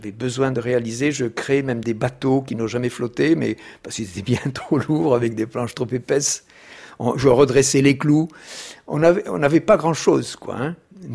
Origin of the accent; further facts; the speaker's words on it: Occitanie, France; born there; il n'y a rien qui a décidé de ce parcours quand je suis né dans le Tarn.